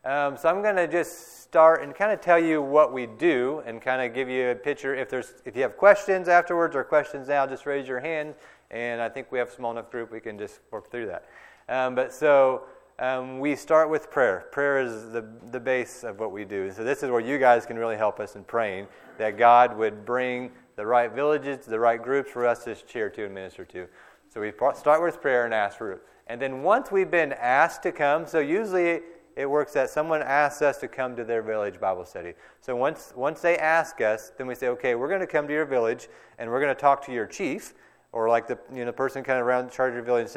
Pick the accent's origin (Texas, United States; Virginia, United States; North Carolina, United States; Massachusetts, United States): Texas, United States; Abilene; I'm from Abilene. I've been here my entire life, born and raised in Abilene.